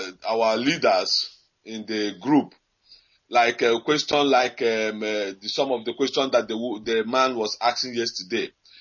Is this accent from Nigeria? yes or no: yes; Umujoka, Nigeria; now in Dublin, Ireland; I'm calling from Dublin, Ireland. I come from Umujoka in Olu local government, Biafra land.